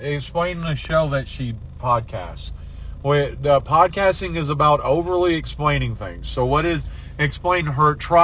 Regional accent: Virginia, United States; I have built snowmen in my life. I grew up in Virginia, and I've had times of snow and everything

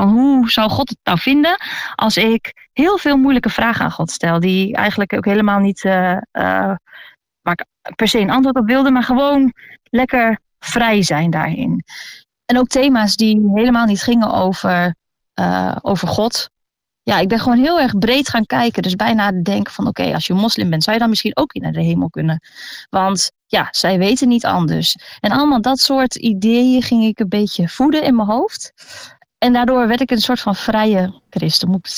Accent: Amsterdam, North Holland, Netherlands; born there; 32 jaar geleden ben ik geboren in de Bijlmer.

